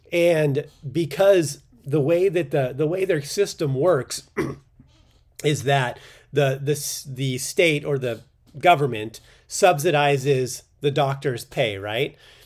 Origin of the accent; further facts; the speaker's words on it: Quebec, Canada; I'm French Canadian.